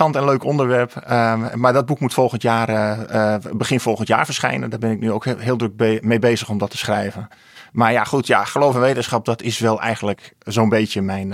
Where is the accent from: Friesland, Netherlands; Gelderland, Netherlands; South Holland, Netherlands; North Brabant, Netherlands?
Friesland, Netherlands; Ik ben van Friese kom af.